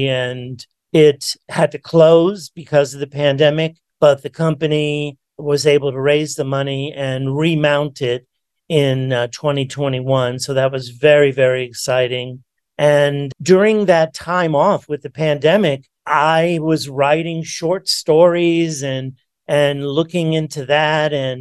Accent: New York City, New York, United States; But then I got homesick from my hometown of New York City and decided to move back to New York

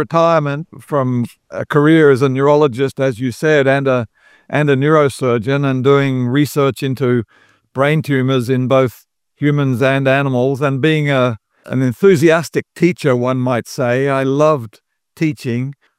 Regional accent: Australia; now in Davis, United States; I'm actually Australian, but I'm actually speaking to you today from my home in California. So, I'm still in the town where the University of California at Davis is located.

